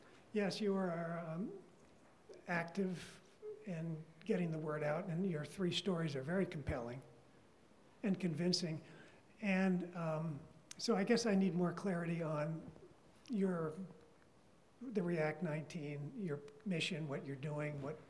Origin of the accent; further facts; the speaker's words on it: Utah, United States; I'm from Utah.